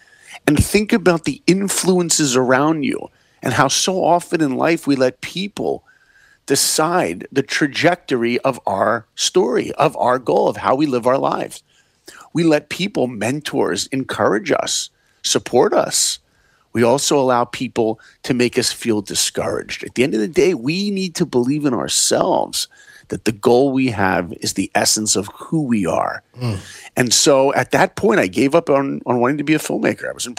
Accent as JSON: {"language": "English", "town": "Philadelphia", "region": "Pennsylvania", "country": "United States", "said": "I'm from Northeast Philadelphia. I grew up on the East Coast."}